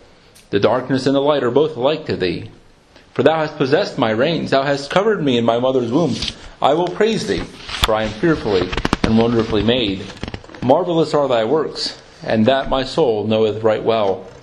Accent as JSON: {"language": "English", "country": "United States", "said": "They know I'm from the United States."}